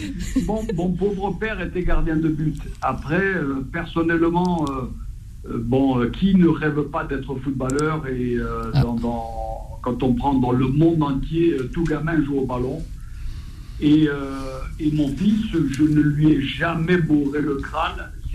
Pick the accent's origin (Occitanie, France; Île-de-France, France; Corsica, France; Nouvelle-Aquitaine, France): Corsica, France; et comme je suis corse, je ne balancerai pas.